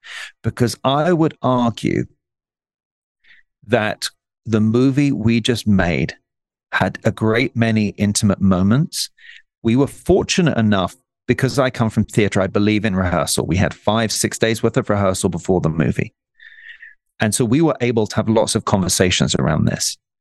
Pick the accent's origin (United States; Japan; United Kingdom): United Kingdom; England; Now, I'm an Englishman.